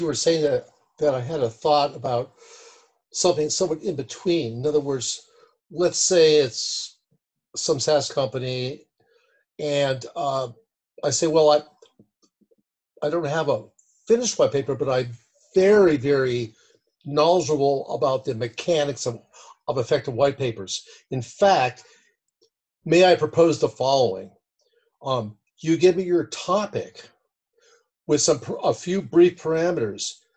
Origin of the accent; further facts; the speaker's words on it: California, United States; So, you know, unfortunately, I'm a Californian.